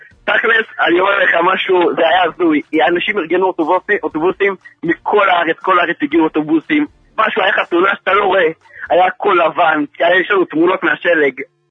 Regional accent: Jerusalem, Jerusalem District, Israel; אני מירושלים.

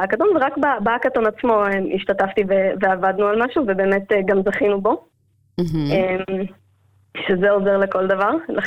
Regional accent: Kfar Chabad, Central District, Israel; אז ככה, אני גדלתי בכפר חבד, כמו כולם הייתי אמורה ללמוד בסמינר ולהיות מורה.

